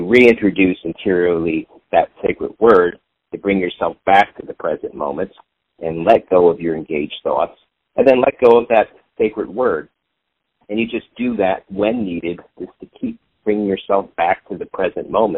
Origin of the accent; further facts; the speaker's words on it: Warminster, Pennsylvania, United States; also born or lived in New York City; I was born in New York City, lived there really just for 2 years, so I really don't remember New York City other than I've been in New York City. We moved to Pennsylvania when I was two at a small town called Warminster, Pennsylvania